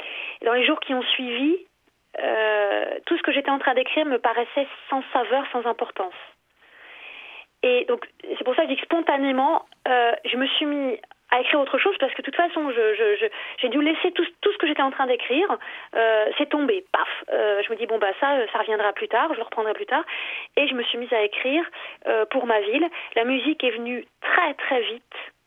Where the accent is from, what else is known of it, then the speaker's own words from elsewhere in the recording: Paris, Île-de-France, France; Donc moi je suis parisienne, j'habite à 10 minutes des différents quartiers où ont eu lieu les fusillades.